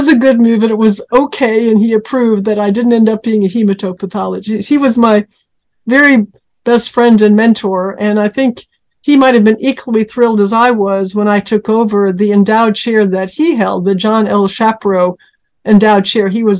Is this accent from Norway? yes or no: yes; Norway; also born or lived in United States; I was born in the United States to my Norwegian parents, who moved back to Norway when I was a kid. So I grew up bilingual and spent many of my formative years in Norway, where I still have close family.